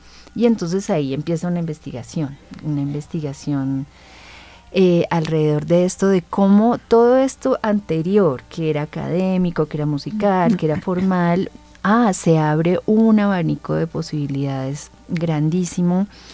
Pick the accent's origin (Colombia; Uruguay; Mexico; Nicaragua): Colombia; Suba, Bogotá; Yo nací y crecí en Suba, y en Suba hay un movimiento cultural que permanece hasta estos días.